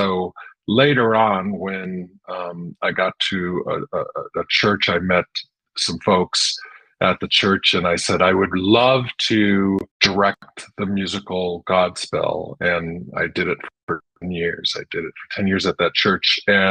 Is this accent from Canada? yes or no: no; Wisconsin, United States; now in California, United States; I was raised in Wisconsin, and when I was young, I would go up to my cousin's house who grew corn for Green Giant in her farm.